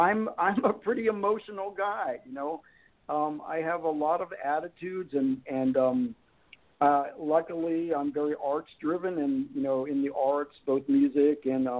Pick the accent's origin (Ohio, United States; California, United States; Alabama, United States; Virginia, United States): Virginia, United States; No, I was raised in Northern Virginia